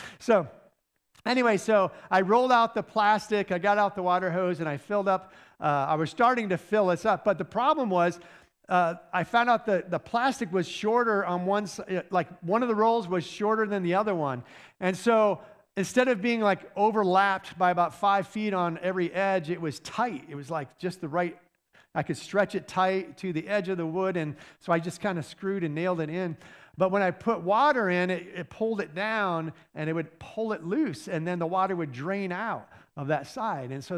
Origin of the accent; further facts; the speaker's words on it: Michigan, United States; I grew up in Michigan, and in Michigan, there's a lot of schools that have hockey teams, but I did not. I grew up in a small school that didn't have a hockey team, but I really liked playing hockey.